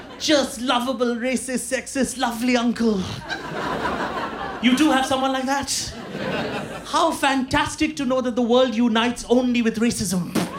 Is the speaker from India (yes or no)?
yes; India; English is a second language; I am from India, and this is how I speak.